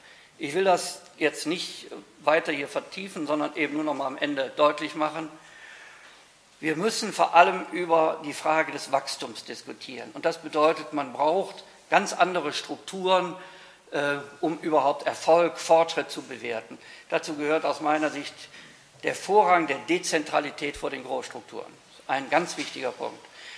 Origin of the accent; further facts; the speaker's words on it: North Rhine-Westphalia, Germany; Ich komme beispielsweise aus Nordrhein-Westfalen.